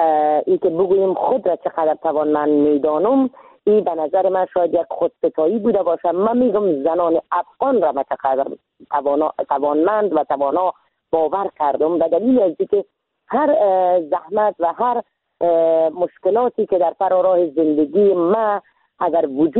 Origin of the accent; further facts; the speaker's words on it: Iran; ما در سال 1364 در کشور ایران به دنیا آمدم،